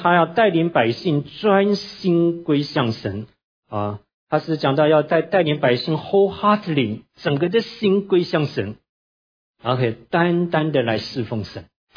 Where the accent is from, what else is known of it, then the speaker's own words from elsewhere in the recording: China; 甚至光看我们中国人的教会